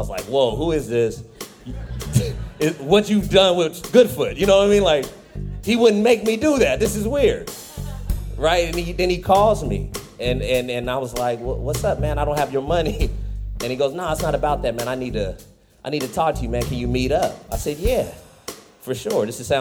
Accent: Fresno, California, United States; Like, I'm from Fresno.

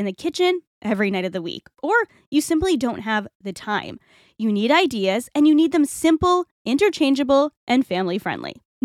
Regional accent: Rhode Island, United States; I love the concept of anchors, not just because I'm from Rhode Island or because we're a sailing family

